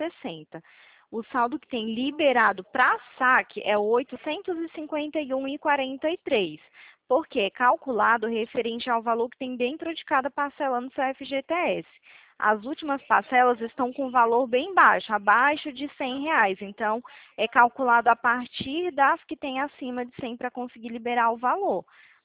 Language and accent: Portuguese; Ceará, Brazil; now in Campinas, Brazil; Eu sou natural do Ceará, porém atualmente não, moro aqui em São Paulo, em Campinas, né?